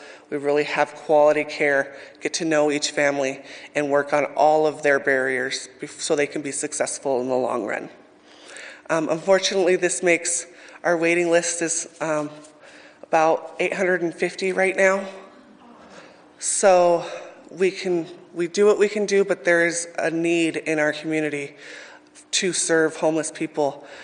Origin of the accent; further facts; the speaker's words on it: Absarokee, Montana, United States; So they ended up splitting up when I was about 8 years old and we came back to live in Montana. I grew up in Absarokee, Montana. Little tiny town, if you guys know, about 80 miles from here.